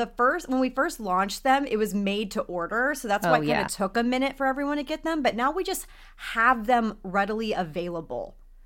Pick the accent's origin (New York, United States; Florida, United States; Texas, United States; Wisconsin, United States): Texas, United States; I grew up in Texas. It might be hot as a crotch there in the summer